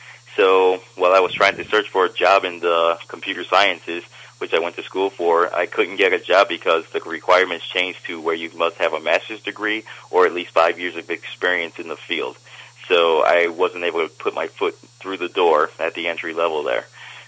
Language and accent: English; Cleveland, Ohio, United States; I grew up in Cleveland, Ohio.